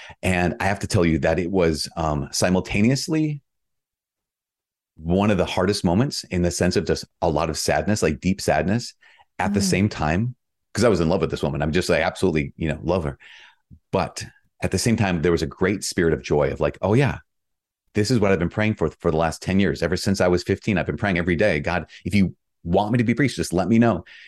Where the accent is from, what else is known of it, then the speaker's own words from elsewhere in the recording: Minnesota, United States; I grew up in Northern Minnesota in a basically small town, 20,000 people.